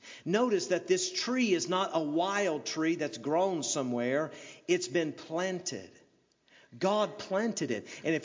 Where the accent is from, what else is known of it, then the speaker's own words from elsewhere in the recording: the South, United States; I'm from the South, and have you ever heard of the wind suckers?